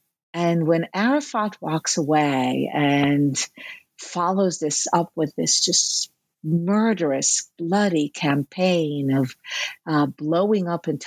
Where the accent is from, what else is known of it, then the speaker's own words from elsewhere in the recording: Jerusalem, Jerusalem District, Israel; I grew up in Jerusalem, in Beit HaKerem, and my social and political environment was very much that of the Israeli left, of the Israeli Labor Party.